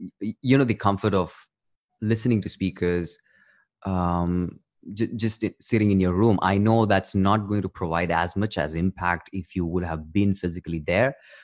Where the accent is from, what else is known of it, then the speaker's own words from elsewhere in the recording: India; some of them even didn't know that I was from India.